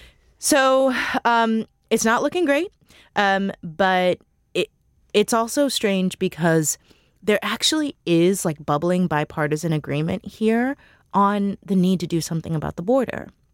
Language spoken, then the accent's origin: English; Missouri, United States; now in Washington, United States; but I'm from Missouri. And D.C. version of bad weather is not Missouri version of bad weather